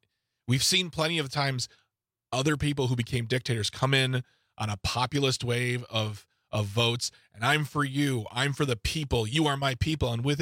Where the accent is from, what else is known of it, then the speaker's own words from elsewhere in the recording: United States; And then we forget about them because we're American.